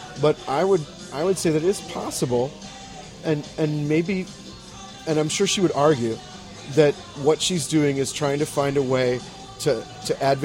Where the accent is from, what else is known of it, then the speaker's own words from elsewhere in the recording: Clayton, United States; I grew up in Clayton, and I loved the houses where I grew up.